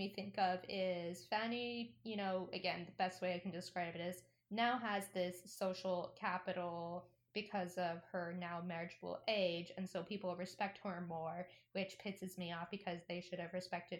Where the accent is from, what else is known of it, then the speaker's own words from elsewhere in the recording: West Coast, United States; where we grew up in the West Coast to college in, you know, upstate New York.